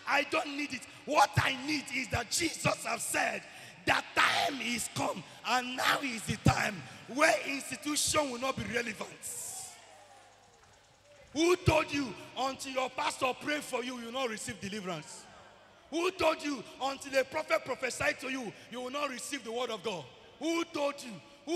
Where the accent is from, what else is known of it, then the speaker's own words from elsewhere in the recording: Delta, Nigeria; I'm from Delta State